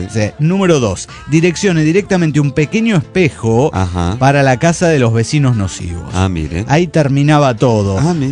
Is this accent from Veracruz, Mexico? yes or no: no; Celaya, Guanajuato, Mexico; de Celaya, Guanajuato, México.